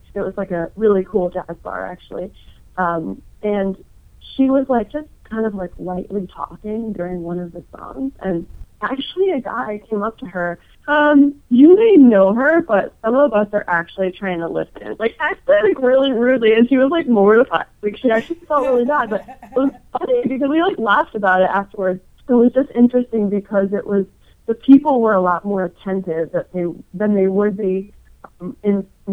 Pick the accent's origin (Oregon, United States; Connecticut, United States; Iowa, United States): Connecticut, United States; I'm originally from Eastern Connecticut.